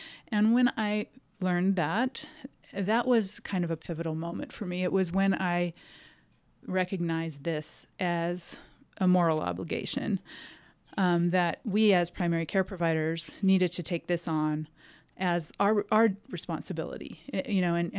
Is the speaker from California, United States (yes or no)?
yes; California, United States; I am from Southern California and went to college there, med school residency. I trained there. I practiced there for 10 years before moving to Central Oregon about 7 years ago.